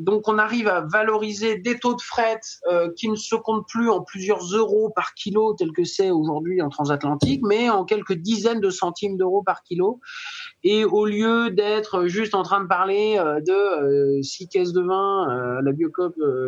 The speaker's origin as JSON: {"language": "French", "country": "France", "said": "c'est ce qu'on connaît mieux en tant que Français quand on veut parler de terroir"}